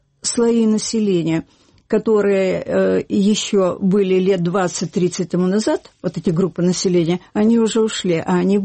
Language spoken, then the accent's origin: Russian; Russia; moved away as an adult; now in Kyiv, Ukraine